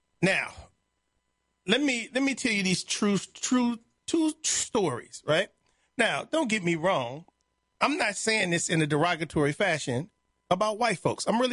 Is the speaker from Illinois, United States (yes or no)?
yes; Chicago, Illinois, United States; I come from Inglewood in Chicago. Anybody who knows about Inglewood knows how much violence, drugs, and death and poverty is in that community.